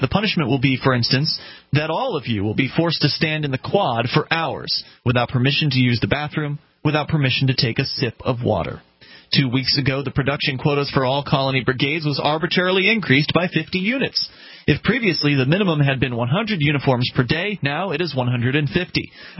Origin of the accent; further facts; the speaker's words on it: Florida, United States; now in New Hampshire, United States; the reason why you and I moved here, Johnny Ray, from different places. You came from North Carolina, I came from Florida.